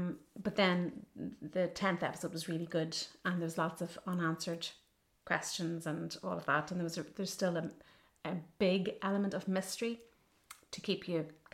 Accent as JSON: {"language": "English", "town": "Omagh", "region": "Northern Ireland", "country": "United Kingdom", "tie": "born or raised there", "said": "And, you know, like, growing up in the North, okay, we grew up with the Troubles, but they were a backdrop, you know? I grew up in Oma"}